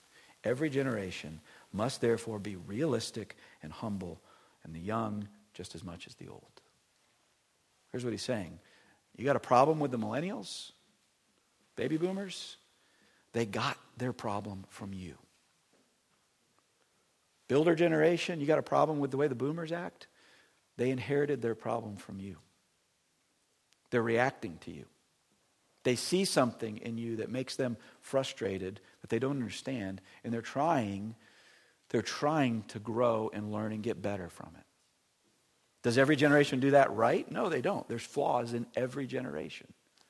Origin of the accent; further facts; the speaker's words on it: Florida, United States; now in St. Louis, United States; I'm not from St. Louis, I'm from Florida, but you move to St. Louis